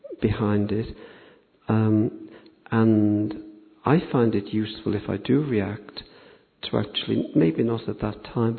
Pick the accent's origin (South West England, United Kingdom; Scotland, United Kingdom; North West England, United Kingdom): North West England, United Kingdom; Liverpool; I work with kids and I'm from Liverpool and I'm a bit chatty, a bit conversationalist.